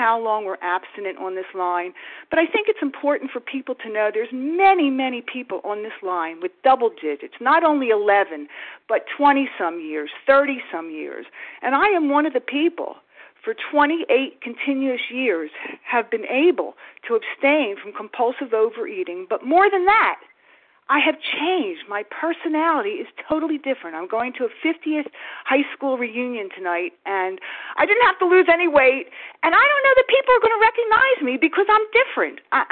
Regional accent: New Jersey, United States; I'm from South Jersey

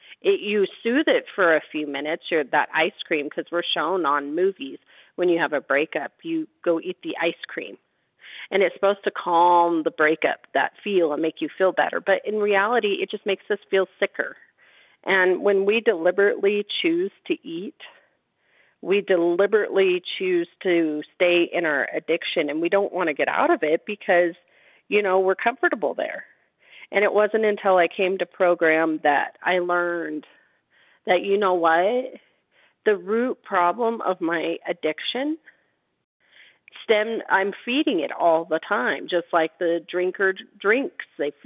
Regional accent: Nevada, United States; I'm from Nevada.

